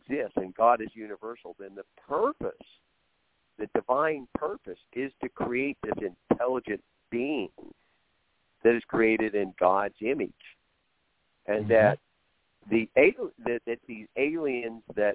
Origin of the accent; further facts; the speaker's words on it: Oklahoma, United States; since I was a little kid growing up in Oklahoma.